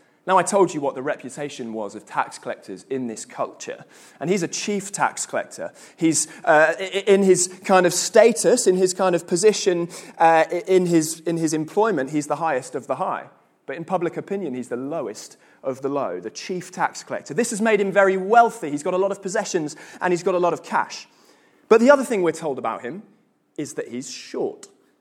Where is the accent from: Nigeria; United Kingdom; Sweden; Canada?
United Kingdom; the United Kingdom, and the Olympic torch relay happened all around the country, and it passed through my hometown.